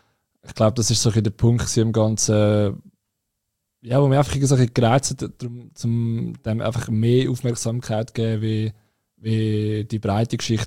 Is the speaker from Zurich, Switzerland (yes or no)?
yes; Zurich, Switzerland; ich komme aus dem Zürcher Unterland.